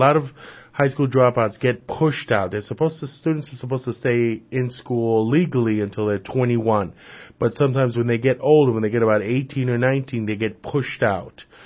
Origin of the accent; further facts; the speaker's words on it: New York City, New York, United States; because I'm originally from the South Bronx and I still live in the Bronx.